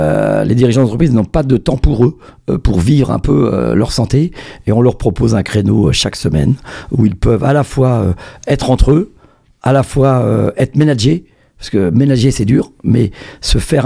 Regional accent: Brittany, France; now in Normandy, France; Je suis breton exilé en Normandie

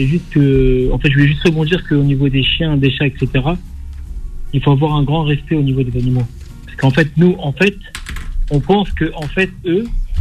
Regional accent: Rif, Morocco; Je viens du Rif, au niveau du Maroc.

